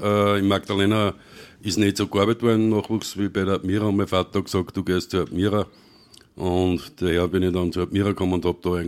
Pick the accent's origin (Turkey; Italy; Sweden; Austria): Austria; Linz, Upper Austria; Ja, das ist richtig. Ich bin in Linz geboren. Ich bin sogar in Urfa geboren.